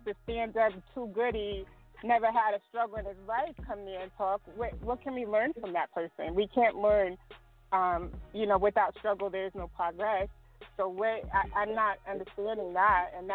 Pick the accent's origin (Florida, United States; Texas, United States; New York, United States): Texas, United States; Killeen; also born or lived in Dallas / Fort Worth; I'm actually from Killeen, or raised, rather, in Killeen, Texas.